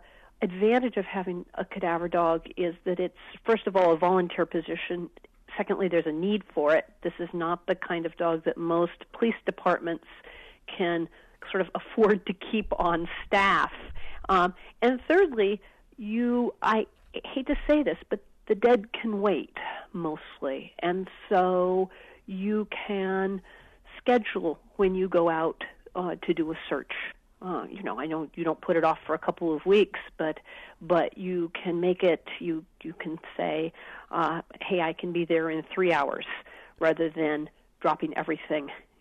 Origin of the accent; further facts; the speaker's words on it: Corvallis, Oregon, United States; also born or lived in Northern California; I spent my childhood in Corvallis and then was in Eugene for a number of years and in Portland